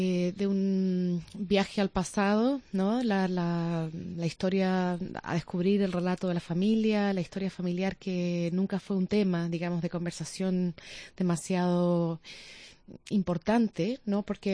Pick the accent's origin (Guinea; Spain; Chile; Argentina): Chile; Mi padre es un chileno común y corriente y yo soy una chilena común y corriente